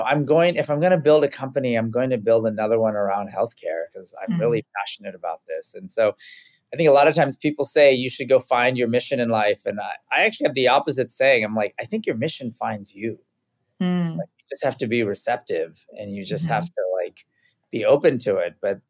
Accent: Campbell, California, United States; But I literally grew up in a small middle-class city called Campbell.

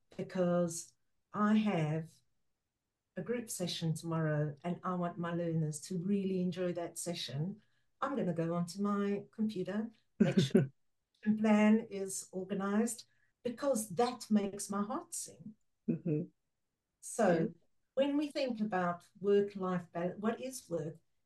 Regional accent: Mozambique; first language Portuguese; English is a second language; So living in Mozambique, this was at that time, living in Mozambique, I speak Portuguese. Portuguese is my first language. English is my second language.

